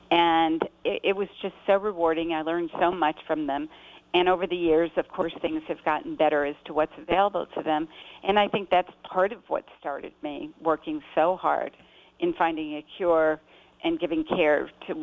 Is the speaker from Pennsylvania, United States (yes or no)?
no; Chicago, Illinois, United States; so I'm from the Midwest, and I feel that's the center of the United States